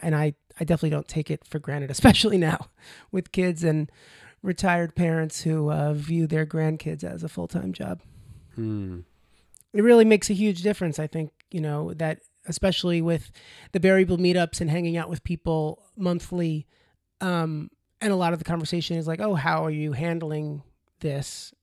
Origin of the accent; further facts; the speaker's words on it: New York, United States; I grew up on Long Island, so I'm not from here.